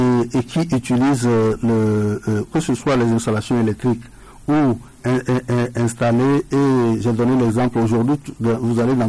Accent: Togo; en sachant que nous sommes tous des Togolais

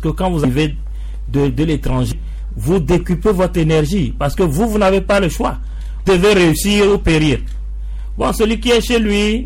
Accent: Togo; Maintenant, quelle est notre responsabilité en tant que Togolais en face de cela?

